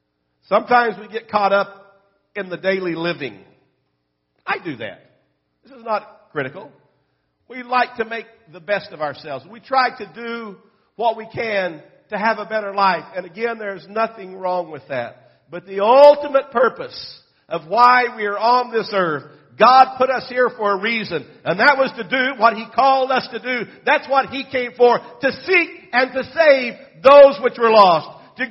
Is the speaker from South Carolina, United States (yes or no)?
no; Jones, Oklahoma, United States; I come from Oklahoma, a little town called Jones. There's nothing more simple than that, is there?